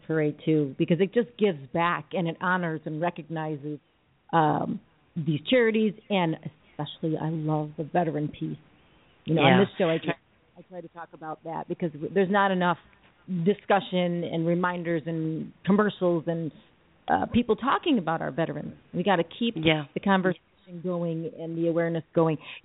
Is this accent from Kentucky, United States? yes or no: no; Chicago, Illinois, United States; And my dad, growing up on the Northwest Side, every 4th of July, he would give us a flag